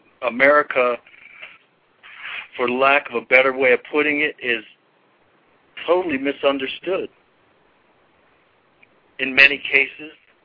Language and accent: English; United States; the myopic view that, especially as an American, I confess I had at one point in my own life.